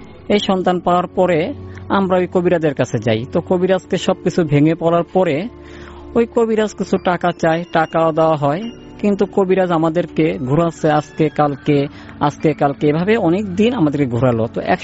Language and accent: Bangla; Madartek, Dhaka Division, Bangladesh; আমি বাগানবাড়ি থেকে আসছি, মাদারটেক বাগানবাড়ি।